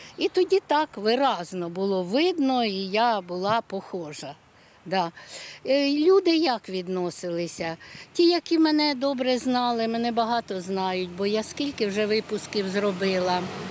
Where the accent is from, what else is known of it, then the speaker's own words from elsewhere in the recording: Kirovohrad Oblast, Ukraine; now in Avdiivka, Ukraine; Так що я вже більшість свого життя прожила тут, хоча я з Кіровоградської області. Але вчилася тут.